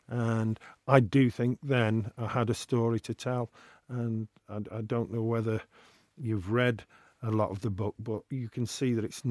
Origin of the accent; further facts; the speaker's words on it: Wythenshawe, North West England, United Kingdom; born there; I was born in Withenshaw off a council estate, and really football was our only release.